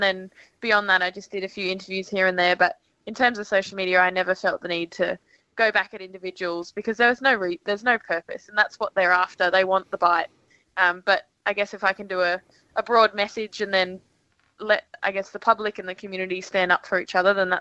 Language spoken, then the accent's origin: English; Brisbane, Queensland, Australia; I'm from Brisbane. I grew up in a small town, I suppose you could say, in Brisbane.